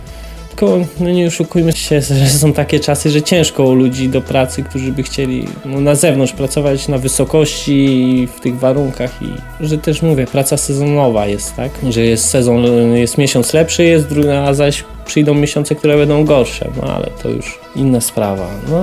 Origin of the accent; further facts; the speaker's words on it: Przylep, Lubusz Voivodeship, Poland; Wszyscy praktycznie pochodzimy z miejscowości Przylep.